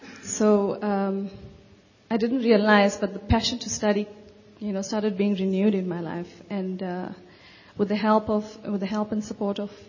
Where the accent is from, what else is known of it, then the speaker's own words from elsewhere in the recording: Durban, KwaZulu-Natal, South Africa; and I grew up in Durban.